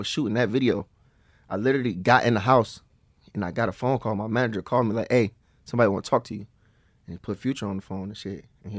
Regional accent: East Cleveland, Ohio, United States; East Cleveland, Ohio.

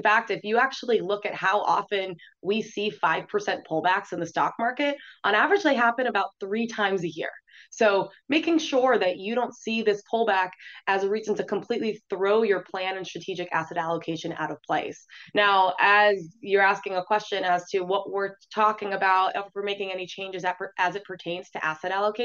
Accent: Florida, United States; And yes, I was part of the mass exodus down to Florida, but I tell everyone that I was raised here. I'm from Florida.

